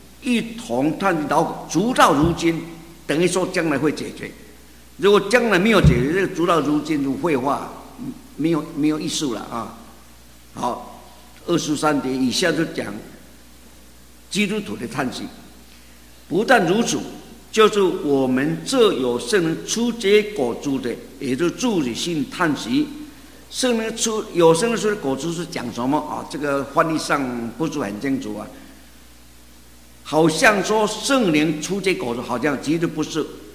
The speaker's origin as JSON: {"language": "Chinese", "country": "China", "said": "我们中国人灵跟魂呐、啊、分不清楚"}